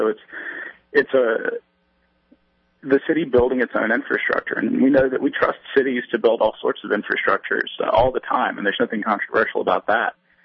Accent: Wilson, North Carolina, United States; So my hometown, Wilson, North Carolina, small, medium-sized city of about 40,000 in the eastern part of the state

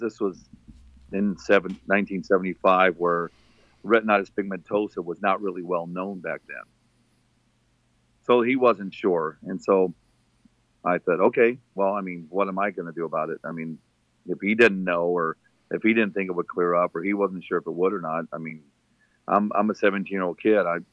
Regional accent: Phoenix, Arizona, United States; born or raised there; moved away as an adult; now in San Diego, United States

